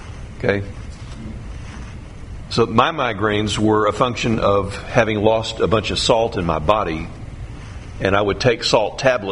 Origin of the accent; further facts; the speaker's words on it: Texas, United States; I'm from Texas.